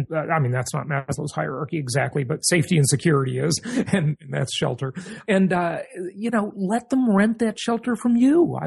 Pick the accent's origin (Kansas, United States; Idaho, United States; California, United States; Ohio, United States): California, United States; Los Angeles; I grew up in Los Angeles, kind of poor, didn't have much money in the way of resources and stuff.